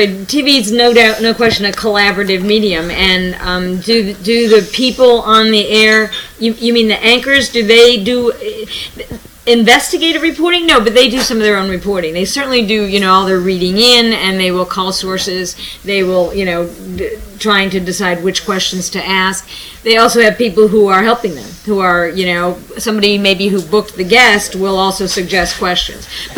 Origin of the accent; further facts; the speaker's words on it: Rochester, New York, United States; I go home, I was born in Rochester.